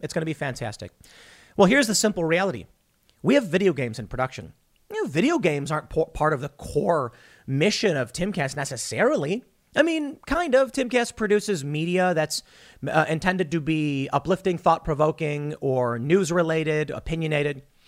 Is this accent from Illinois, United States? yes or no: yes; Chicago, Illinois, United States; I am from Chicago. Chicago is corrupt, crooked across the board.